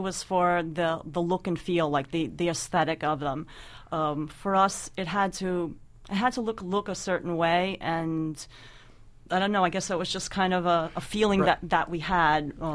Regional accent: New York City, New York, United States; just growing up in New York and remembering walking by, it was like mom and pop, one after the other after the other

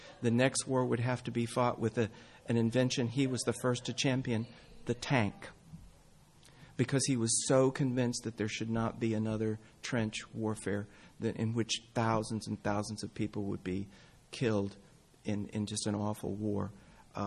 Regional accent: United States; accent: Okie; now in England, United Kingdom; one of the things I experienced as American working in England for so many years is that I went right over the top of that because I softened my oaky accent

